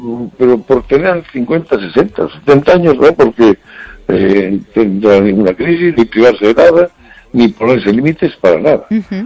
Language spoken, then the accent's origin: Spanish; Oviedo, Asturias, Spain; moved away as an adult; yo nací en Oviedo y viví allí hasta los 20 años.